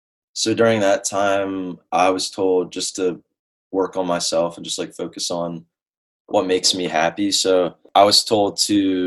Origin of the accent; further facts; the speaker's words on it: Dover, Delaware, United States; I'm from Dover, Delaware.